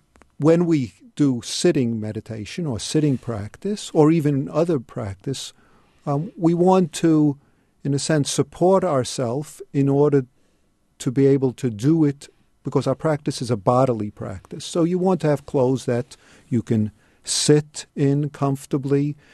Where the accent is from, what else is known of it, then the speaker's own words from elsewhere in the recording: New York City, New York, United States; In New York City.